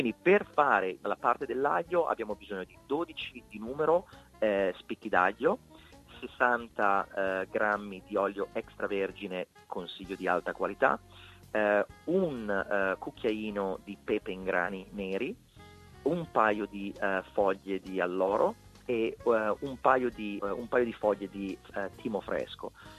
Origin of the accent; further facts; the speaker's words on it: Milan, Lombardy, Italy; io sono di Milano